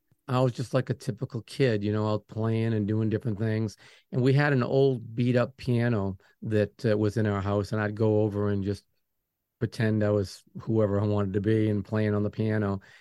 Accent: Maine, United States; because I'm originally from Maine, and Maine's a place that you've got to want to be there

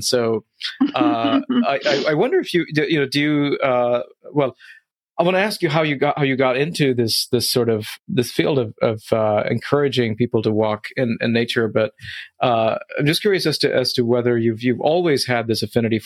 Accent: Oman; You know, I grew up in the Middle East. I grew up in mostly in Oman

